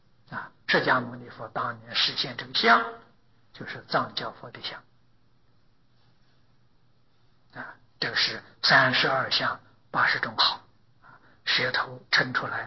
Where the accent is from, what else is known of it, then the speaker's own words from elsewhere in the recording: China; 这中国人跟印度人这习性呢不相同，印度人喜欢啰嗦啊，是我们中国人喜欢简单啊。